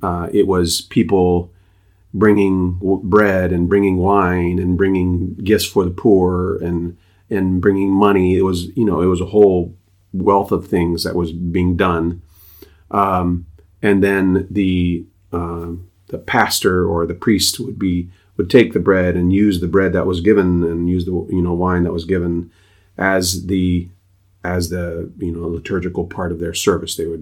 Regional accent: Papua, Indonesia; I'm a missionary kid. I grew up in West New Guinea

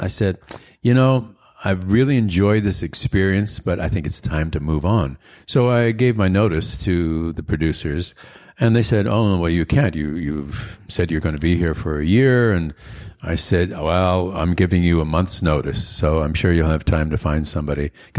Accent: Winnipeg, Manitoba, Canada; I grew up in Winnipeg, graduated from the University of Manitoba with a BA, and couldn't wait to get out of Winnipeg.

